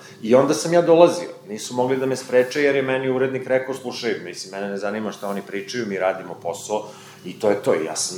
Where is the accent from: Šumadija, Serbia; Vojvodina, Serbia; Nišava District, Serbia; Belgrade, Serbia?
Šumadija, Serbia; Kragujevac; Ja sam jedini pisac iz Kragujevca